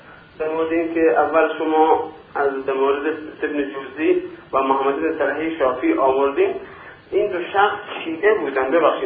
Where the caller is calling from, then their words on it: Turkey; از ترکیه هستم